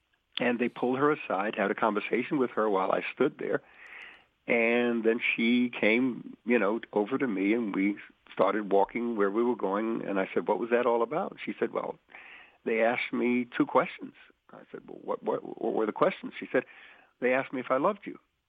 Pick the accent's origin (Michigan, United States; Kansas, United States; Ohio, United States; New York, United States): New York, United States; Brooklyn; And then I started going to school growing up in Brooklyn and learning the culture.